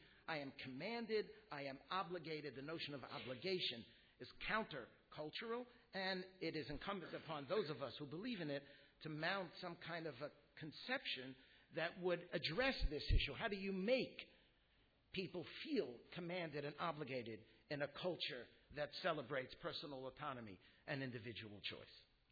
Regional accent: United States; Now, I grew up in America, Baruch Hashem, and I was always taught in America

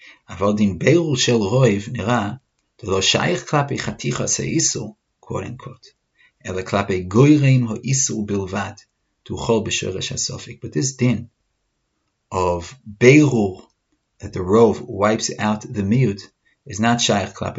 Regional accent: New York, United States; because I grew up on the Upper West Side, and in the Upper West Side there are a lot of Klavim.

